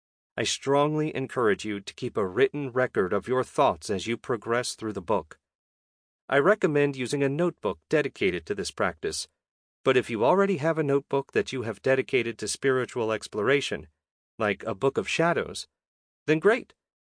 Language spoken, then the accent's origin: English; Midwest, United States; One of my favorite metaphysical stores near where I grew up in the Midwest had a 5-foot statue of Anubis in the entrance to their library.